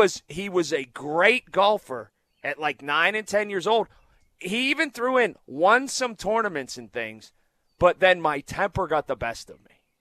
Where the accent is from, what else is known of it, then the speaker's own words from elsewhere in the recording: Sharpsburg, United States; I grew up in Sharpsburg, but I had friends.